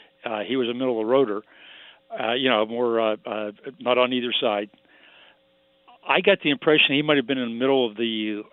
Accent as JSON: {"language": "English", "town": "Youngstown", "region": "Ohio", "country": "United States", "said": "just say I'm from Ohio or I'm from the Youngstown area."}